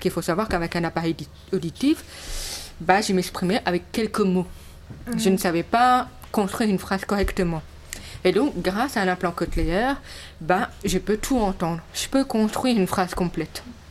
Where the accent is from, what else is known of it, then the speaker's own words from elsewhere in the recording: Luxembourg; Je viens du Grand-Duché de Luxembourg. J'ai été adoptée et je suis sourde